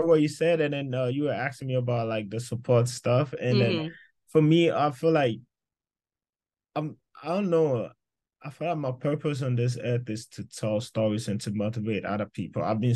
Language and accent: English; Ghana; Growing up in Ghana doing photography is hard.